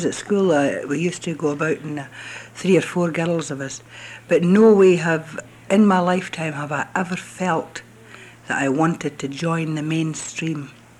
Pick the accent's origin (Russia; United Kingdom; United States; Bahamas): United Kingdom; Blairgowrie, Scotland; I come from Blairgowrie, Perthshire, Scotland.